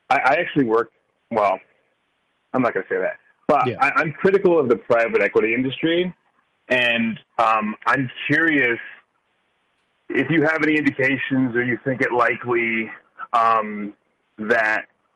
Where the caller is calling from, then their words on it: Queens, New York, United States; from Queens.